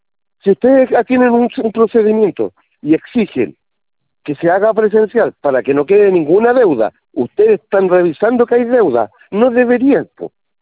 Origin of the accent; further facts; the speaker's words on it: Coquimbo, Chile; yo soy de acá de Coquimbo. Fuimos a La Serena, subimos a La Serena ahí en la plaza